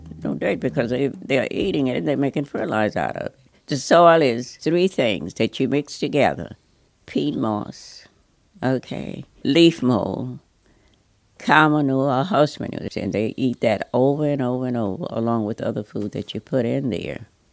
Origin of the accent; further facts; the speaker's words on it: Louisiana, United States; I grew up in Louisiana, and I had a lot of experience with farm work.